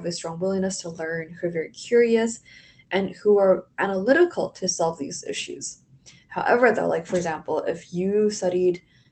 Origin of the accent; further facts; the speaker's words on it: Vancouver, British Columbia, Canada; also born or lived in Toronto; a little bit about myself. I grew up in Vancouver, went to high school in Vancouver, and then for college, I decided to go to the University of Toronto